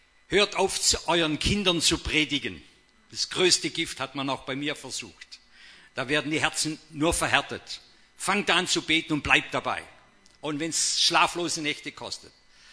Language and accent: German; Baden-Württemberg, Germany; sind nicht nur bei uns im Schwarzwald, wo ich herkomme, bekannt